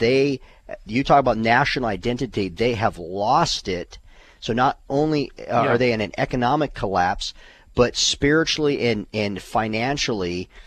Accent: Arizona, United States; that's completely opposite, Janet, from what I grew up in Arizona.

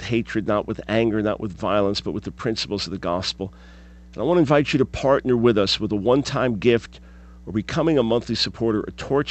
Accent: New York, United States; the house where I grew up in Long Island, in front of the synagogue where I was bar mitzvahed

